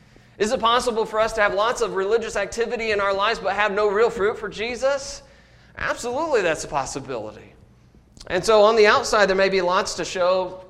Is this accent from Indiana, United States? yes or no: yes; Indianapolis, Indiana, United States; You know, we're from Indiana. We're from Indianapolis. And that's kind of a small little city.